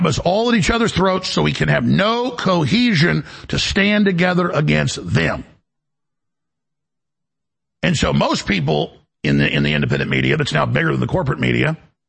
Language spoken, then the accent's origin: English; Dallas, Texas, United States; This was going on when I grew up in Dallas.